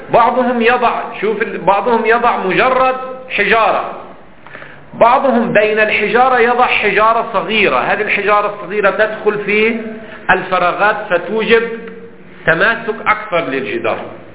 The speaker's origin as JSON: {"language": "Arabic", "country": "Lebanon", "said": "الجدار يعني في الزمن القديم ما زال عندنا في لبنان أيضا يستعمل في الحقول"}